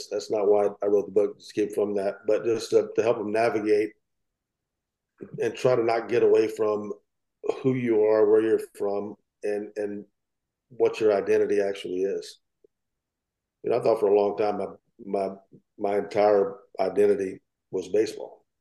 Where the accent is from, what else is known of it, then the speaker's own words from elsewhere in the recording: Texas, United States; I'm redneck from East Texas, a place called Target and Prairie. I worked on a farm, baled hay, fixed fence.